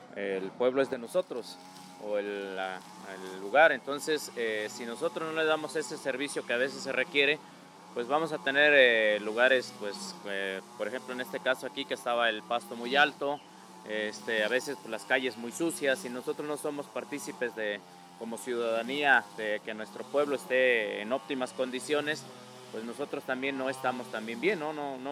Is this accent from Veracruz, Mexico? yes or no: yes; Huayacocotla, Veracruz, Mexico; todos somos aquí de Guaya, bueno, de aquí de la región